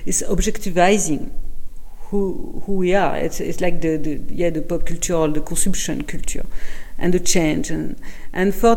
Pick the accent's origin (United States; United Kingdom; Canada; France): France; accent: French; My French accent.